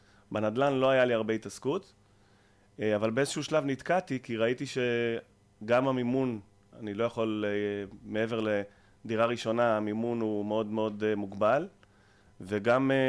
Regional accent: Northern District, Israel; גדלתי בקיבוץ בצפון, ועבדתי 12 שנה בהייטק.

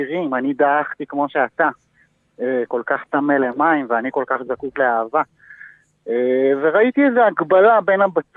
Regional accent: Tel Aviv, Tel Aviv District, Israel; אני במקור מתל אביב, מהמרכז, אבל יש לי קשר מאוד מיוחד לצפון, במיוחד לירדן.

